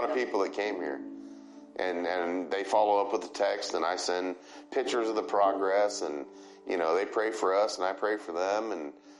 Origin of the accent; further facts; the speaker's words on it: Texas, United States; I'm a nobody from Texas.